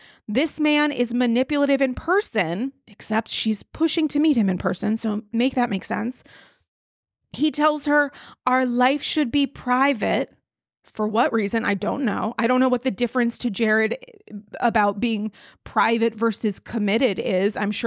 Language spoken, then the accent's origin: English; Rhode Island, United States; I'm from Rhode Island, smallest state with the greatest accent.